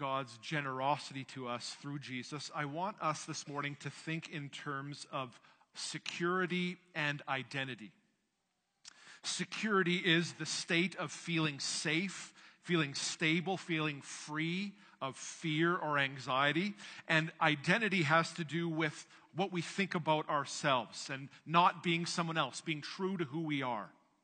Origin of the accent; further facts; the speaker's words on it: Canada; I'm a Canadian, I'm a pastor